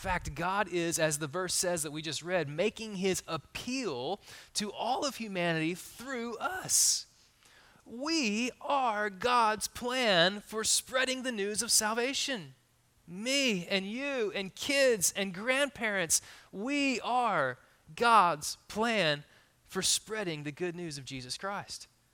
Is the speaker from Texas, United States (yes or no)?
yes; Texas, United States; I'm a fifth-generation Texan, and only Texans know what generation they are in that state